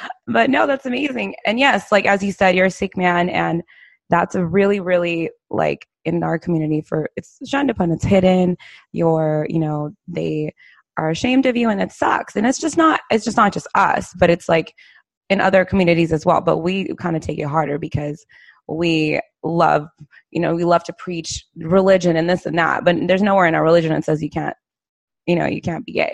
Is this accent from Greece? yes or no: no; Queens, New York, United States; born there; Nice. Yeah, I was born in Queens, yeah.